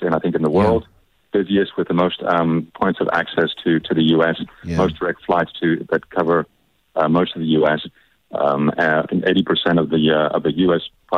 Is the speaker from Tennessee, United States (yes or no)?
no; Atlanta, Georgia, United States; Okay, well, I'm originally from Atlanta, so that was one of the reasons